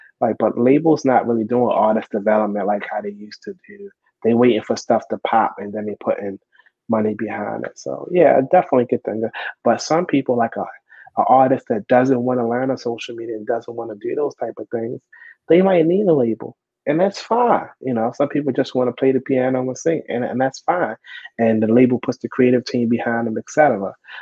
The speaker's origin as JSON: {"language": "English", "town": "Baltimore", "region": "Maryland", "country": "United States", "tie": "born or raised there", "said": "it's in my neighborhood, Cherry Hill. I grew up in Cherry Hill Projects"}